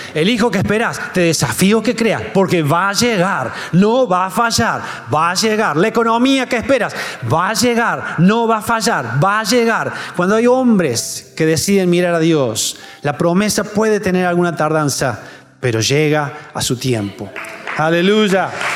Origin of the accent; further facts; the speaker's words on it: Hernando, Córdoba, Argentina; yo vengo de la ciudad de Hernando, del interior de Córdoba. Me vine a Córdoba a estudiar.